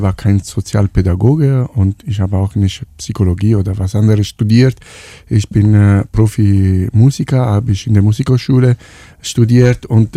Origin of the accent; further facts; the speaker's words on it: Apulia, Italy; German is a second language; also born or lived in Atina; Ich komme aus Apulien ursprünglich, meine Familie ist aus Apulien, ich bin in einer anderen Region geboren, in Lazio, in der Nähe von Frosinone. Athena ist die Stadt, wo ich geboren bin und bin dann sofort nach Apulien gebracht mit der ganzen Familie